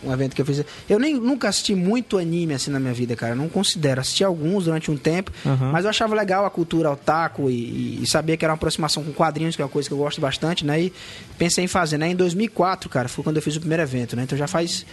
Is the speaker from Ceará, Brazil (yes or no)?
yes; Sobral, Ceará, Brazil; eu sou de Sobral, né, interior aqui do Ceará